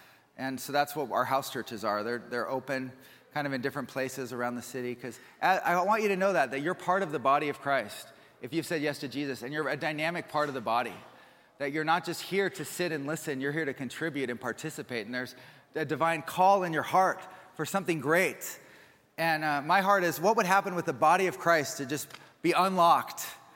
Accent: Puyallup, Washington, United States; also born or lived in California; if I haven't met you before, and I was born and raised in Puyallup, Washington, and went to PLU, did college ministry here, and then we were in California for about 6 years.

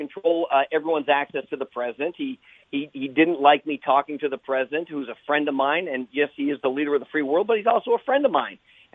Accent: Lowell, Massachusetts, United States; You're from Massachusetts. I'm from Lowell.

